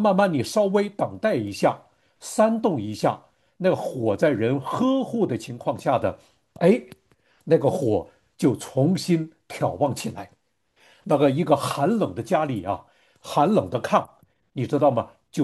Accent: Northeast China, China; 我小的时候生活在东北的农村

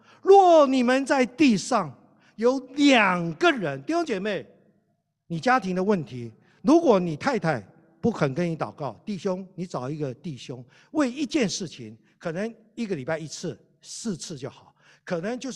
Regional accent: Taiwan; 按照我们中国人，特别我们台湾人的背景

